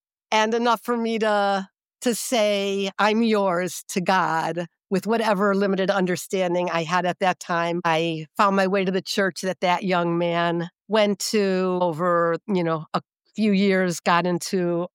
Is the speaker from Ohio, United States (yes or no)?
no; Skokie, Illinois, United States; So I grew up in Skokie, which I think is the largest sanctuary city for Holocaust victims. So I grew up Jewish.